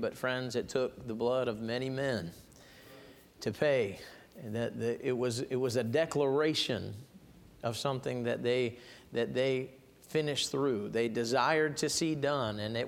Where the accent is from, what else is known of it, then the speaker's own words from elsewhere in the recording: United States; And I just want you to know that I'm American through and through. And I love this nation.